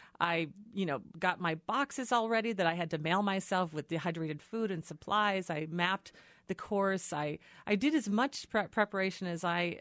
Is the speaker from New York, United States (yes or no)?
no; Minnesota, United States; I'm from Minnesota, the land of 10,000 lakes.